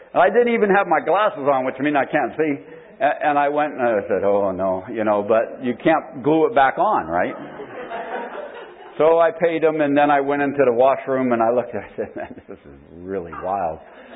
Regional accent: Canada; also born or lived in United States; I said, no, I'm Canadian. And I said, but I had the first so many years in USA, and then the last 25 years in Canada, you know.

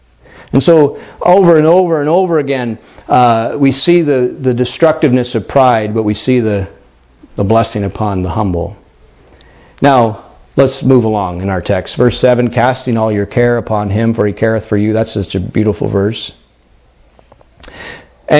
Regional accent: Castlegar, British Columbia, Canada; You know, you go across the world and you say, oh, I'm from Castlegar. Where is that? Well, do you know Nelson? No. Kelowna? No.

